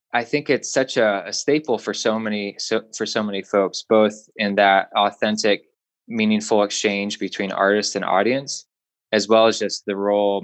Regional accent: North Manchester, Indiana, United States; bringing a festival to my hometown, actually in Northern Indiana, North Manchester.

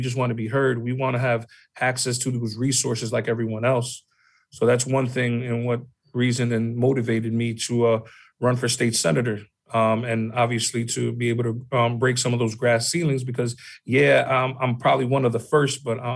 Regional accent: United States; But I think, you know, growing up in America with the different issues that are before us

